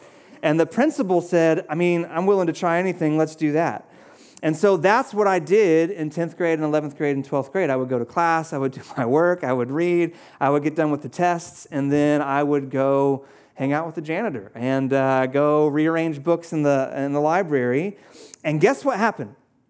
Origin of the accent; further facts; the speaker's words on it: Charlotte, North Carolina, United States; And so I grew up in Charlotte.